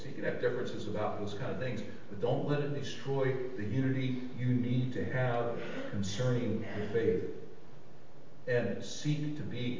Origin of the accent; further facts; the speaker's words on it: Ohio, United States; also born or lived in Georgia, United States; I'm not a West Virginian. I grew up in Ohio. Spent 17, 20 years in Georgia. I'm not a West Virginian.